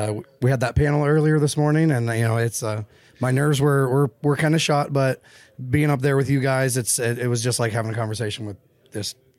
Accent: Ohio, United States; Well, I'm Midwesterner through and through, man.

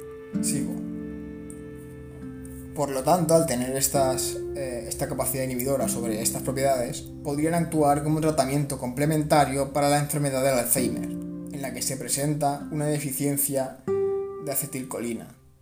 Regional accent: Valencia, Valencian Community, Spain; muy típica y reconocida totalmente en mi tierra, Valencia.

